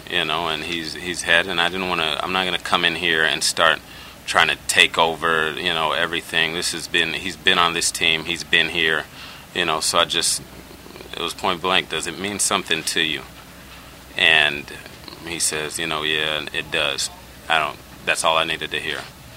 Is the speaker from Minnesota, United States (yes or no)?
no; Los Angeles, California, United States; also born or lived in Bay Area; You know, I'm from California, obviously from Los Angeles, but I spent a little less than half of my life in the Bay Area.